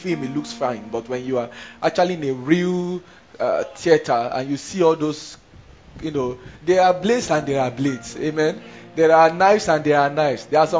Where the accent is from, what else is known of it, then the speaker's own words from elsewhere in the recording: Bauchi, Nigeria; If you had grown in the north before, I grew up in Bauchi